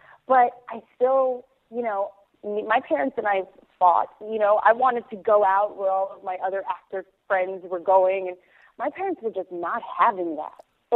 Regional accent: New York, United States; And we all came from different parts of the country. I was from New York.

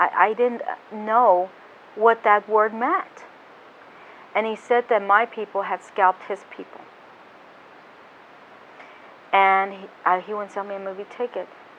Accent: Netherlands; I was living in the Netherlands when I first experienced the word squaw. I was growing up in Holland on Schusterberg Air Force Base

